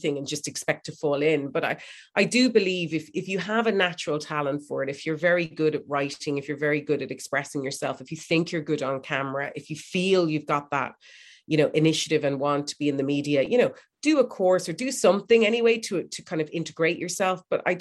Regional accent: Dublin, Leinster, Ireland; We said, we're from Dublin.

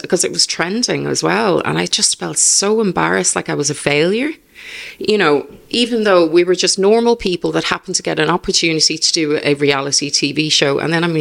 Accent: Ireland; I'm from Ireland, you know, livestock and farm, They're everywhere.

